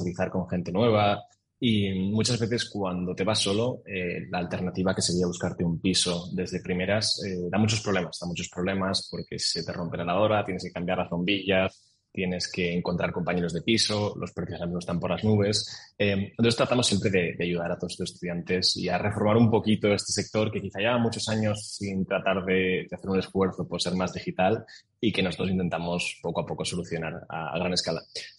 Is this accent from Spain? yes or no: yes; Vitoria, Basque Country, Spain; moved away as an adult; now in Barcelona, Spain; Me crié en Vitoria, sí, hasta los 18 años.